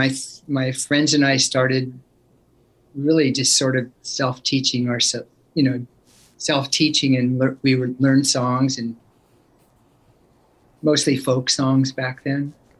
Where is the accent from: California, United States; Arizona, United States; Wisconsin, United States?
California, United States; Oakland; born there; Well, I was born in Oakland, and then we lived there and in that area until I was about 5 years old.